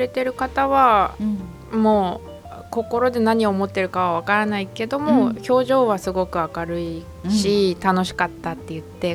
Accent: Naraha, Fukushima, Japan; moved away as an adult; 高校卒業まで楢葉にいて、うん、で専門学校をから東京に行って、うんで、うん、で向こうでお花の仕事を12年ぐらいして、うん、で、はい、またこちらに帰ってきて

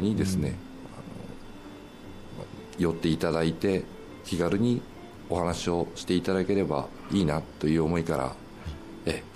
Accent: Minamisoma, Fukushima, Japan; 私は南相馬市で育ちまして、浪江町のホンダのディーラーに入社しました。約10年間整備士として勤務していまして、大熊町に住んで

